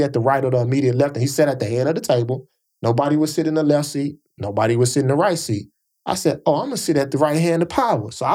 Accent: St. Louis, Missouri, United States; now in New York, United States; Now, I grew up in Urban League programming in St. Louis.

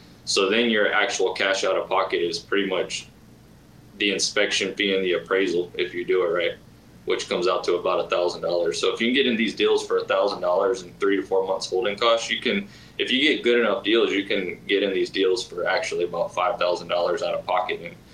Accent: Atlanta, Georgia, United States; I'm from Atlanta, and there's a presence in Atlanta with Lifestyles

